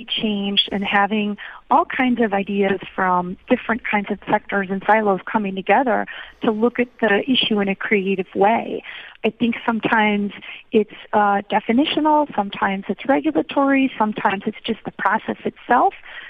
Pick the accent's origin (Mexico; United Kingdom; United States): United States; Chicago, Illinois; while I grew up in Chicago and spent a lot of my life in Chicago, I actually have a lot of family on the East Coast.